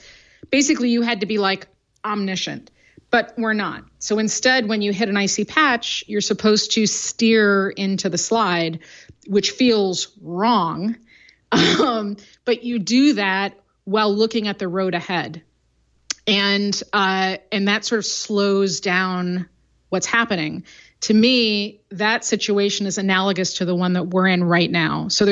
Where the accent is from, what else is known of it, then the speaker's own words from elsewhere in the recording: Midwest, United States; I grew up in the Midwest, so like part of learning how to drive is you have to prove you can drive on ice.